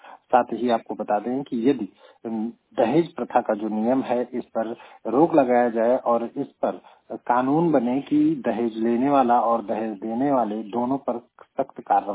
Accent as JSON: {"language": "Hindi", "town": "Pratapgarh", "country": "India", "said": "और मैं प्रतापगढ़ से हूं।"}